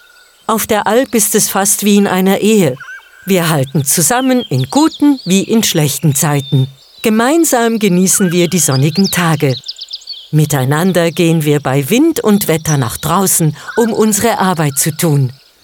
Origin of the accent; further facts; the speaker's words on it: Switzerland; Ich bin auf der Rigi aufgewachsen und war Elblerin